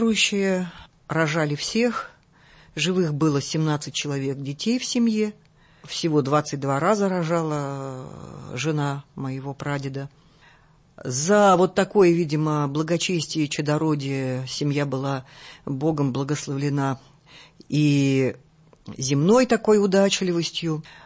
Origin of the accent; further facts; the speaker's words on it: Perm, Perm Krai, Russia; born there; Я родилась в городе Перми. Ну, Пермь – это очень, мне кажется, такой известный индустриальный центр.